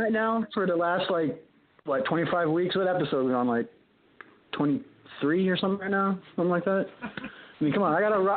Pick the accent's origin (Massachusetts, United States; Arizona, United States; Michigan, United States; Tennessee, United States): Arizona, United States; Hey, I grew up in Arizona. I made a lot of big burritos.